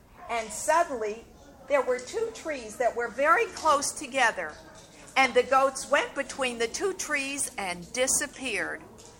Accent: Miami, Florida, United States; from Miami, and though I tell folk tales from all over the world in all cultures, I specialize in Jewish folk tales. That's what my heritage is.

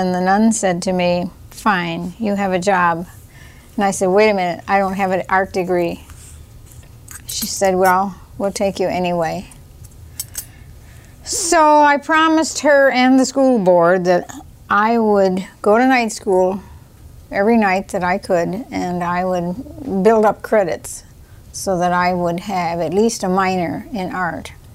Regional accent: Wisconsin, United States; moved away as an adult; now in Austin, United States; I lived in Wisconsin 20 years. And then I taught school in Dodgeville, Wisconsin 1 year. And then I was married the next year, which was 1940. And then we moved to Austin, Minnesota

